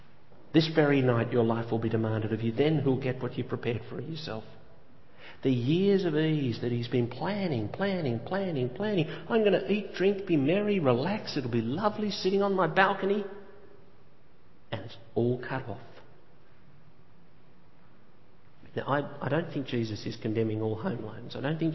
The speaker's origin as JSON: {"language": "English", "country": "Australia", "said": "Just by the fact that we're born in Australia. Just by the fact that we're growing up in Australia."}